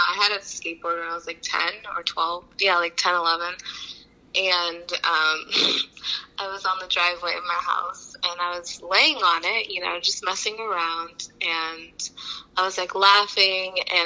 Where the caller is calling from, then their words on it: Columbus, Ohio, United States; I'm calling from Columbus, Ohio.